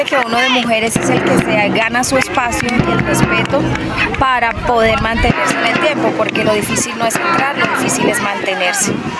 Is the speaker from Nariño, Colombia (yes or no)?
no; Cúcuta, Norte de Santander, Colombia; now in Bogotá, Colombia; no soy de acá, yo soy de Cúcuta, norte de Santander, y Bogotá me abrió las puertas y me permitió trabajar acá, y todo el tiempo me he mantenido allí durante 8 años.